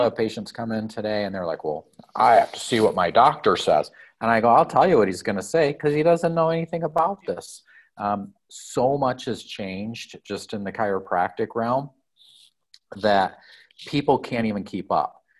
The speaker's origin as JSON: {"language": "English", "town": "Lansing", "region": "Michigan", "country": "United States", "tie": "born or raised there", "said": "Well, I grew up in Michigan in Lansing."}